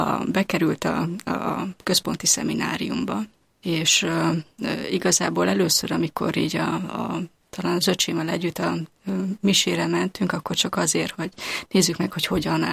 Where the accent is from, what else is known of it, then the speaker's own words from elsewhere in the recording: Carei, Satu Mare County, Romania; Tehát akár itt vagyok, akár otthon Nagykárolyban, az nekem mindig a haza.